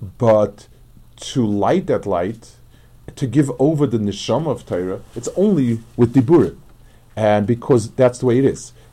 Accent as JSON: {"language": "English", "town": "New York City", "region": "New York", "country": "United States", "tie": "born or raised there", "said": "But at any rate, I grew up on the Lower East Side, and there were tens and tens and tens of thousands of families."}